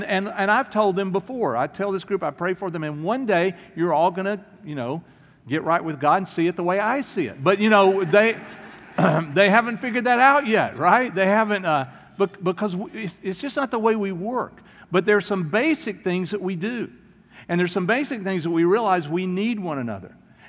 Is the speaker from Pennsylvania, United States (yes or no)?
no; Houston, Texas, United States; how proud I was to say, I'm from Houston and I'm a Texan.